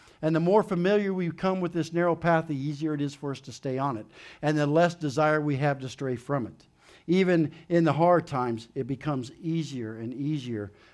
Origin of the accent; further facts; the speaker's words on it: Ovid, United States; I thought growing up in Ovid, 7 miles from here, nothing was ever kept a secret.